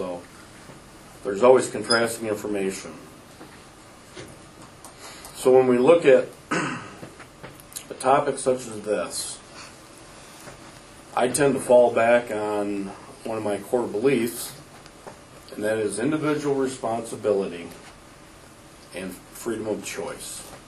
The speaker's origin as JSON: {"language": "English", "town": "Grand Rapids", "region": "Michigan", "country": "United States", "tie": "born or raised there", "said": "I grew up in Grand Rapids."}